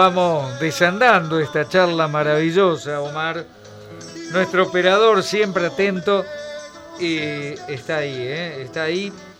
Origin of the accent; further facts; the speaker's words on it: Argentina; Como argentino, me siento orgulloso